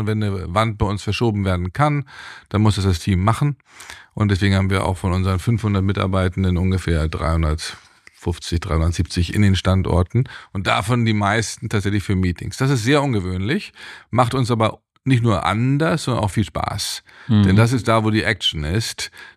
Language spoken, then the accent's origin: German; Wolfsburg, Lower Saxony, Germany; also born or lived in Bogotá, Colombia; Geboren in Bogota, Kolumbien, aufgewachsen in Wolfsburg.